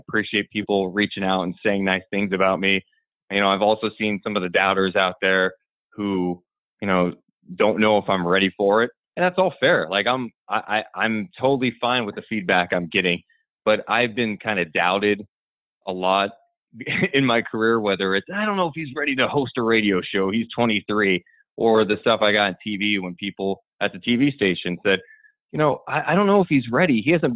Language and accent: English; Carmichael, California, United States; I'm also from Carmichael.